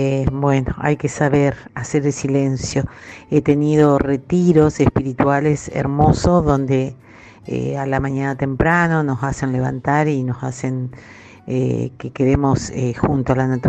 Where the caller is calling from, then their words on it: La Paz, Entre Ríos, Argentina; de La Paz Entre Ríos